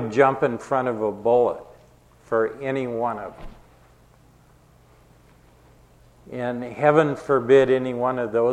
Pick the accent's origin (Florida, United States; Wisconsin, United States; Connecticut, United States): Wisconsin, United States; I grew up in Wisconsin and there's a lot of lakes in Wisconsin.